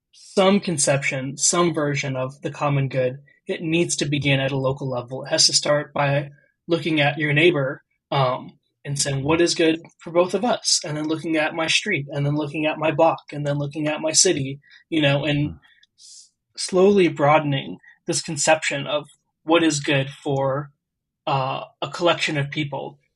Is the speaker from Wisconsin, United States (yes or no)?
yes; Wisconsin, United States; also born or lived in India; I am an Indian American writer and theologian. I was born in northern India and brought to the U.S. By way of adoption before I was a year old. And so I grew up in the cornfields of Wisconsin.